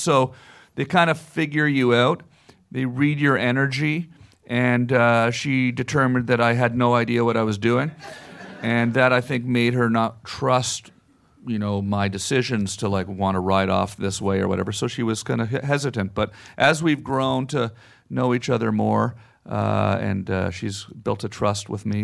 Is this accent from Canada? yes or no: yes; Canada; also born or lived in Los Angeles, United States; So I lived in Los Angeles. I'm from Canada. I lived in Los Angeles for 20 years